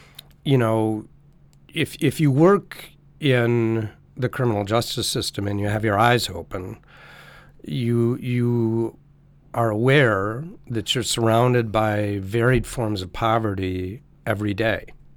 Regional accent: Milwaukee, Wisconsin, United States; I was born in Milwaukee, Wisconsin, and lived there until I went off to college.

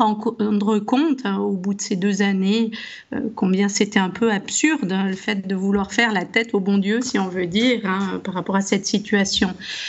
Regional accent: Switzerland; Je suis suisse, hein, c'est pour ça que vous pouvez entendre un petit accent.

